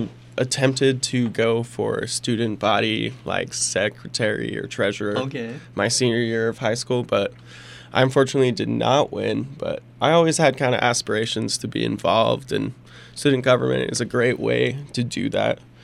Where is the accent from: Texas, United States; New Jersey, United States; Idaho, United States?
Idaho, United States; Kimberly; So I am from Kimberly, Idaho. Mm-hmm. That is, it's located by Twin Falls. It's about 100 miles away from Pocatello, something right around there.